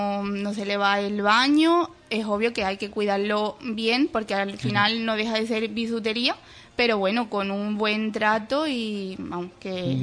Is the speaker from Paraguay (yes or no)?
no; Lebrija, Andalusia, Spain; Sí, yo soy de Lebrija.